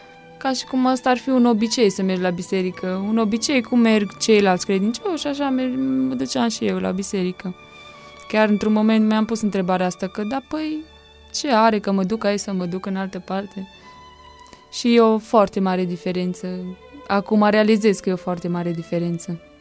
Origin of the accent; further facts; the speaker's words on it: Zalău, Sălaj County, Romania; sunt din Zalău și am vârsta de 22 de ani.